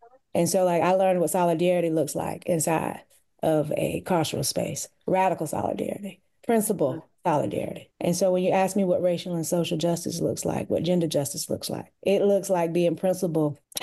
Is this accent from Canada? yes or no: no; North Carolina, United States; I am from North Carolina